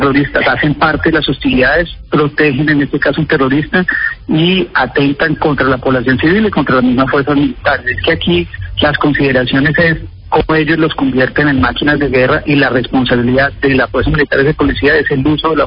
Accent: Colombia; yo solo le hago una pregunta que yo me hago como colombiano, o sea, y como ministro de Defensa

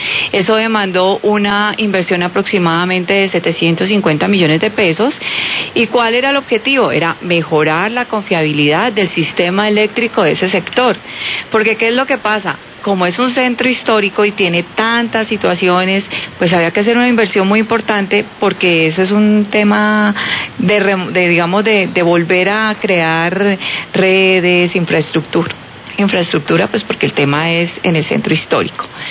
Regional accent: Popayán, Cauca, Colombia; uno de mis propósitos de estar aquí nuevamente en el Cauca es trabajar por mi tierra y por mi región

